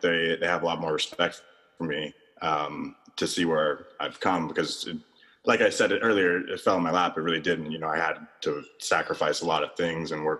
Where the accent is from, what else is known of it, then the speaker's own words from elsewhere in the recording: Texas, United States; Well, I grew up in Texas, so it's kind of both places.